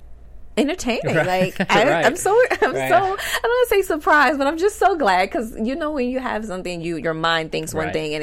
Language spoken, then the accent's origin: English; Atlanta, Georgia, United States; And I'm from Atlanta, and a Falcons fan.